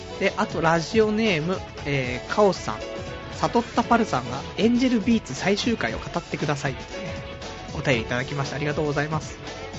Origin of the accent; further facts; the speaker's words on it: Saitama, Japan; 僕埼玉ですから